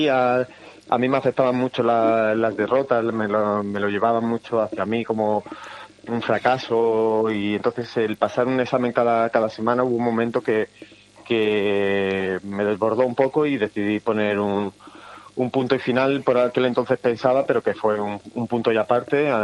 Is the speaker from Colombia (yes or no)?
no; Madrid, Community of Madrid, Spain; now in Menorca, Spain; Bueno, yo vengo de Madrid, es otro nivel, de otro ritmo de vida.